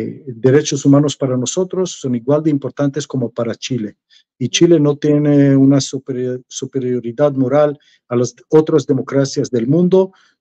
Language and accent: Spanish; Israel; 99% de mi pueblo en Israel comparten